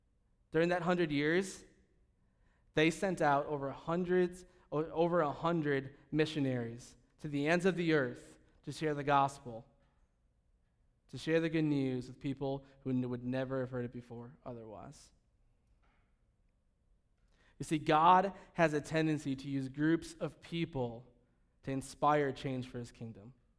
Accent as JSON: {"language": "English", "country": "United States", "said": "So tomorrow is an honor and a privilege to me as an American."}